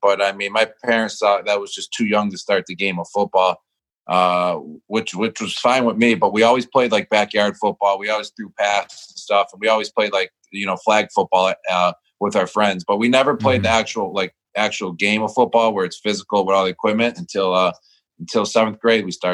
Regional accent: Buffalo, New York, United States; especially growing up in Buffalo

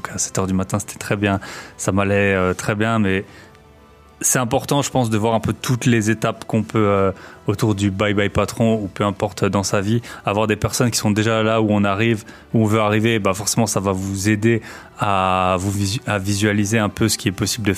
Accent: Grand Est, France; moi, je suis, comme vous le savez, je suis alsacien.

